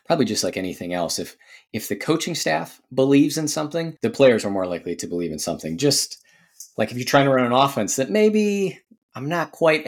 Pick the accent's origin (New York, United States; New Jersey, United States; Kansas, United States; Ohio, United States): Ohio, United States; growing up in Stark County, Northeast Ohio, the Federal League